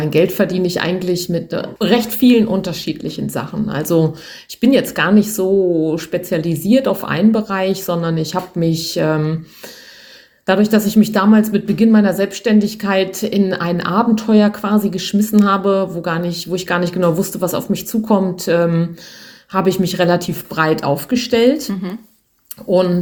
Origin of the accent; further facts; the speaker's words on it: Seesen, Lower Saxony, Germany; born there; Ja, ich komme ja gebürtig aus Seesen am Harz, kulinarisches Brachland in den 80er Jahren.